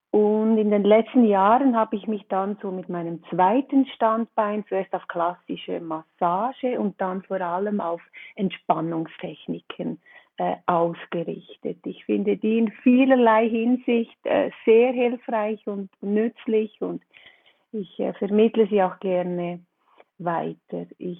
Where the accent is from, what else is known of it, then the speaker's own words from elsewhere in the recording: Switzerland; bin 56 Jahre alt und wie Sie unschwer erkennen und hören können, komme ich aus der Schweiz.